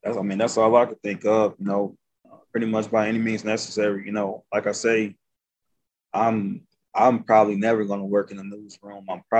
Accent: St. Louis, Missouri, United States; I'm from North St. Louis as well, right by the water tower. I grew up seeing most of my homeboys getting shot, killed, like right in front of my eyes.

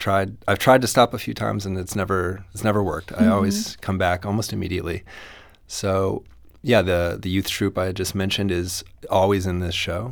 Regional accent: St. Charles, Missouri, United States; I'm from St. Charles, Missouri. I was born in St. Louis, raised in St. Charles

